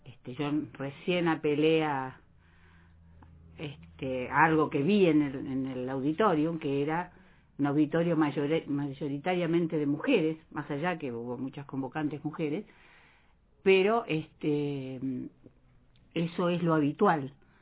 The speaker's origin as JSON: {"language": "Spanish", "region": "Buenos Aires", "country": "Argentina", "said": "Yo soy de Buenos Aires."}